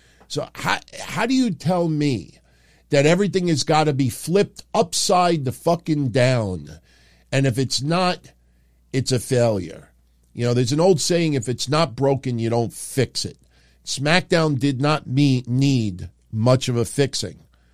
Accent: New York, United States; You know, I'm from New York my entire life.

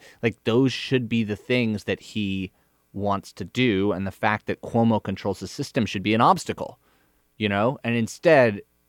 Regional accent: New York, United States; Not just as a writer at Slate, but as a New Yorker.

